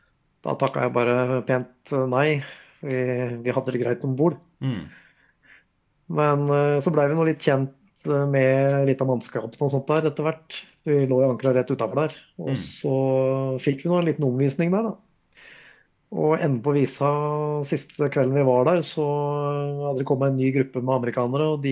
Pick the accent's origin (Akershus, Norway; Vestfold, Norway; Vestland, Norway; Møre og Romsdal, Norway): Akershus, Norway; en brei sjø, omtrent som hjemme på Vorma